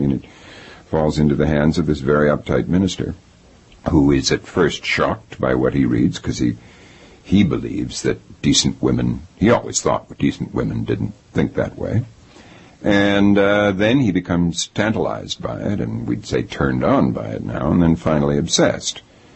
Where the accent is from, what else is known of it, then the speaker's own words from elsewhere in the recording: Halifax, Nova Scotia, Canada; that was about my growing up in Halifax.